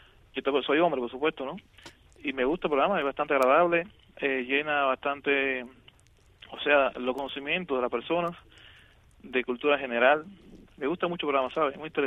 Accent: Cuba; somos cubanos

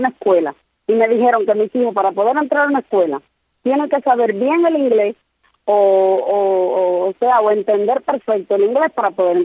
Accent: Cuba; Nosotros somos pocos cubanos los que estamos aquí en este país

